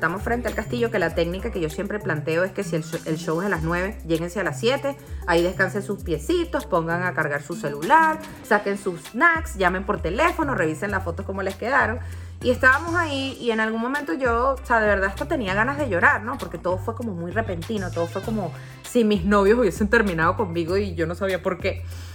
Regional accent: Venezuela; moved away; Y luego que salí de allí, yo sentía que en mi país no estaba mi norte. Yo sentía que debía irme a otro lugar. Justo desde mucho antes de que los venezolanos empezaran a migrar, yo ya sentía que debía marcharme.

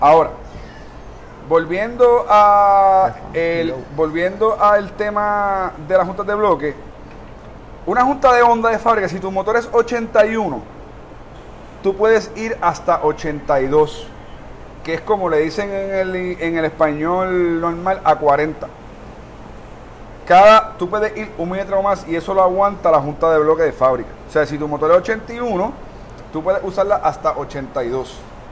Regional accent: Puerto Rico; como puertorriqueño al fin

